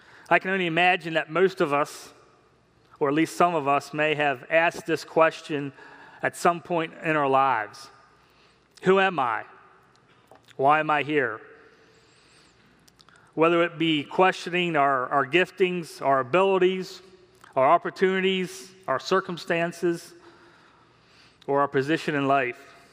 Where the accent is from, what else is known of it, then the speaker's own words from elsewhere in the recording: Pennsylvania, United States; Vanessa and I were both born and raised in Franklin County, and we've been attending here at Antrim for about 4 years